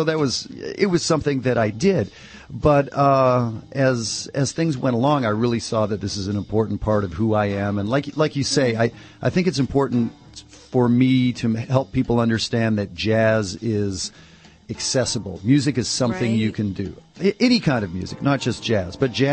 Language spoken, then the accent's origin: English; Canada; also born or lived in Nigeria; I'm from Canada, but I spent 2 years in Nigeria when